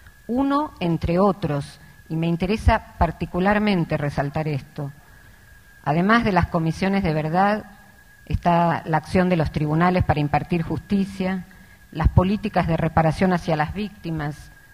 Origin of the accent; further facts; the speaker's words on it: Argentina; also born or lived in Peru; Yo soy argentina, pero viví y trabajé durante 14 años en el Perú, país al que me unen lazos profundos, familiares y de afectos, pero desde hace 20 años trabajo y vivo en Argentina